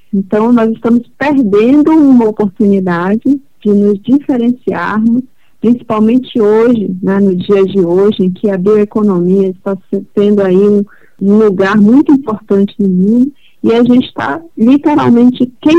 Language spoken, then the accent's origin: Portuguese; Amazon, Brazil; nós estamos perdendo, né, como amazônidas. Como brasileiros, estamos perdendo